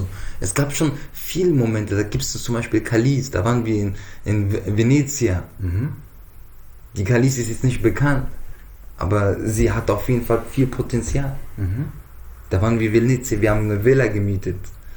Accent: Offenbach, Hesse, Germany; Und ich sage, ich komme aus Frankfurt, Offenbach.

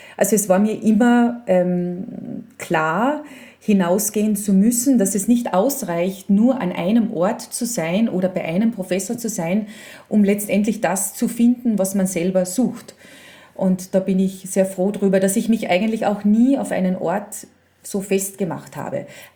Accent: Spittal an der Drau, Carinthia, Austria; weil ich bin ja im Spital aufgewachsen. Also wie gesagt, Villach ist größer als Spital.

